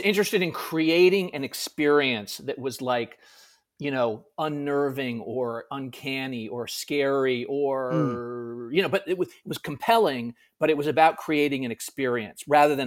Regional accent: Connecticut, United States; now in New York, United States; I'm from Connecticut originally. I live in New York now.

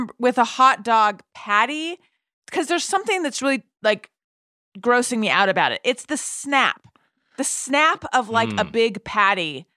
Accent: California, United States; also born or lived in New York; Yeah, I grew up in California. I lived in New York for about 10 years, and then I came back to California.

